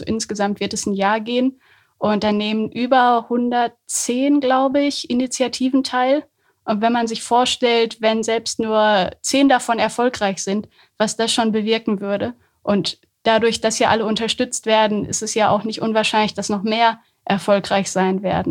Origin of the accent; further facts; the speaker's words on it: Höxter, North Rhine-Westphalia, Germany; Ich komme fast aus der Gegend. Also aus Höxter.